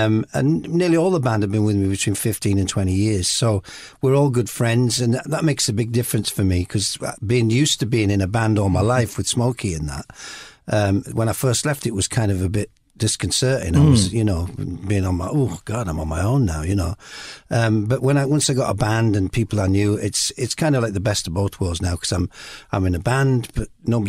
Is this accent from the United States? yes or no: no; Bradford, Yorkshire and the Humber, United Kingdom; also born or lived in Redcar; My family are Bradford people. Anyway, so I was born in Redcar, which was Yorkshire, but we moved back to Bradford when I was about four. And I went to school in Bradford then for a bit.